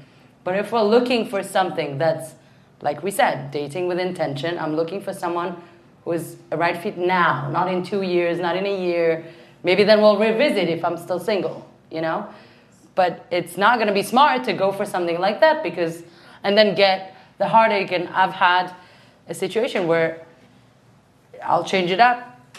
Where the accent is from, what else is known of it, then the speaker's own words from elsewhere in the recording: Israel; I'm Israeli. I'm coming from Israel.